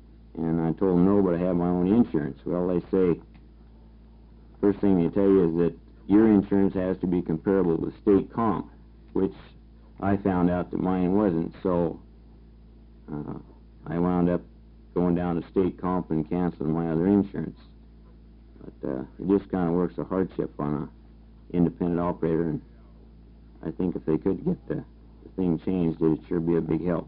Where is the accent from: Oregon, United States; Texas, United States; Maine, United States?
Oregon, United States; Klamath Falls; I'm from Klamath Falls.